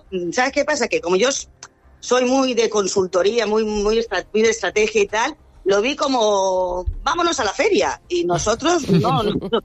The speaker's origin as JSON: {"language": "Spanish", "town": "Benidorm", "region": "Valencian Community", "country": "Spain", "said": "yo soy de Benidorm, mi madre era de Benidorm … mi abuelo era de Benidorm"}